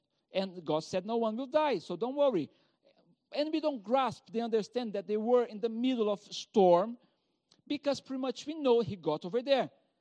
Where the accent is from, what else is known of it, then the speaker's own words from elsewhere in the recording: Brazil; accent: Brazilian; English is a second language; As you know, my accent shows that I'm not British, I'm not French, I'm not Italian, I'm Brazilian.